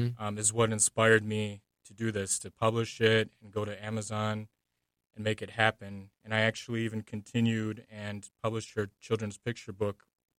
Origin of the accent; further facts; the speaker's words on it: Racine, Wisconsin, United States; my experience growing up in Racine next to my grandma, mixed with our cabin in the North Woods, mixed with, you know, now I live in the historic area of Racine